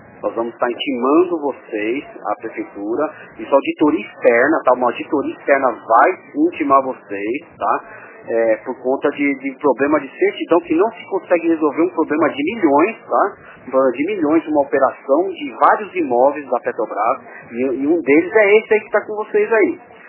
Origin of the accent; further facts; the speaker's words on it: São Paulo, Brazil; eu sou aqui de São Paulo